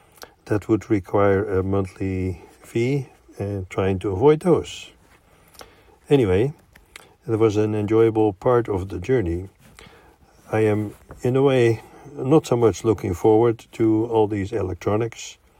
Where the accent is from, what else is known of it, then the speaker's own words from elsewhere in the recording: Naaldwijk, South Holland, Netherlands; I did not need to go to my hometown yet, in Naaldwijk.